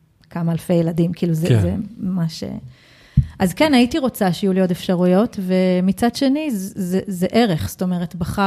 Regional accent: Bnei Brak, Tel Aviv District, Israel; גדלתי בבני ברק, החילונית.

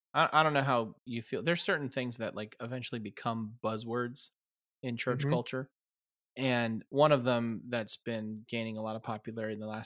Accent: North Carolina, United States; I was raised in North Carolina. You can't beat our sauce.

